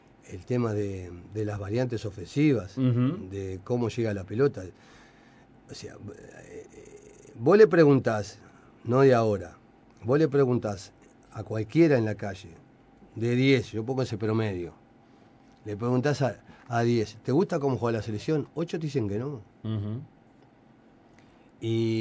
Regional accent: Uruguay; Que eso es lo que aspiro como uruguayo que soy.

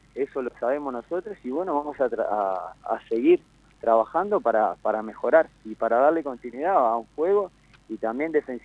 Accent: Uruguay; moved away; yo soy uruguayo. Yo no soy japonés, no soy inglés, no soy italiano, no soy francés. Hace muchos años que no estoy acá, pero yo vivo el país.

